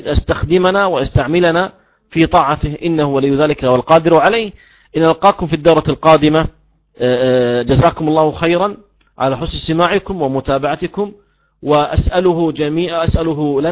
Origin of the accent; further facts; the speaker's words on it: Kuwait; أصبح الآن وسيلة من وسائل الدعوة إلى الله عز وجل عندنا في الكويت